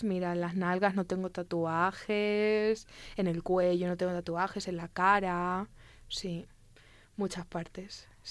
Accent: Ciudad Real, Castilla-La Mancha, Spain; Yo soy de Ciudad Real, Manchega.

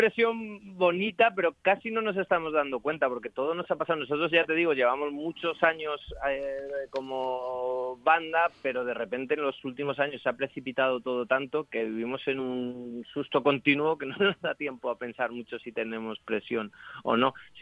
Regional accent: Parla, Community of Madrid, Spain; now in Madrid, Spain; Estoy en Madrid. Somos de Parla, pero yo me he mudado un poquito a más al centro de Madrid.

